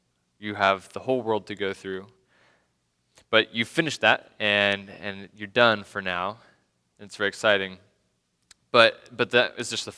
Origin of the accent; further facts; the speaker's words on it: Spokane, Washington, United States; moved away as an adult; now in Boise, United States; I moved from Spokane, where I grew up, to Boise, and I left my parents, and I started living in the dorms